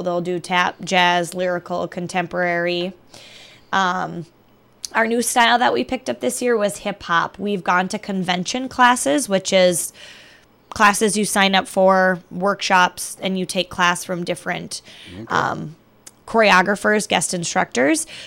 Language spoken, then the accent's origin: English; Brainerd, Minnesota, United States; I'm originally from Brainerd, Minnesota, and I grew up doing studio dance at a studio in Brainerd called Music General